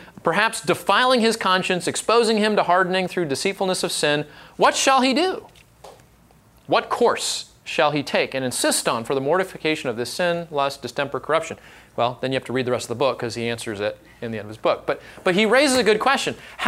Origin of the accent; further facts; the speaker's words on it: Texas, United States; You know, I'm from Texas. I'm a Dallas Cowboys fan.